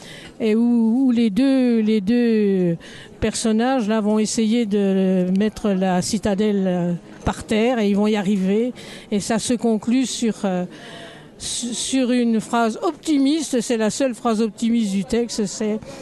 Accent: Cessey-sur-Tille, Bourgogne-Franche-Comté, France; Dans mon village natal.

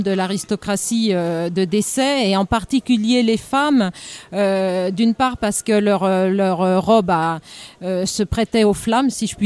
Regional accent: Normandy, France; born there; j'ai mis en valeur au début de ma petite carrière, on va dire, la Normandie, puisque je suis née en Normandie

